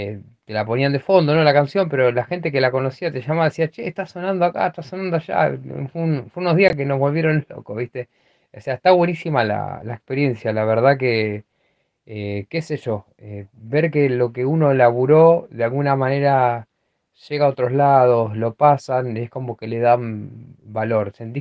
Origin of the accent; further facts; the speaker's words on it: La Plata, Buenos Aires Province, Argentina; si somos de acá de La Plata, podemos tocar lo que somos de acá de La Plata también